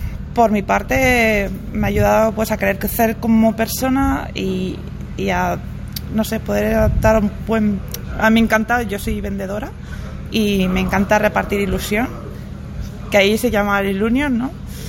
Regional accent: Palma de Mallorca, Balearic Islands, Spain; Soy de Baleares, de Palma de Mallorca.

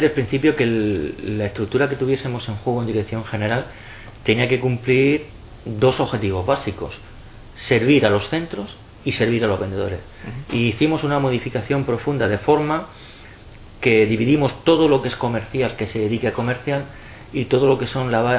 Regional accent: Region of Murcia, Spain; also born or lived in Andalusia; Yo que soy andaluciano, mitad andaluz, mitad murciano, los que somos de la huerta lo decíamos mucho

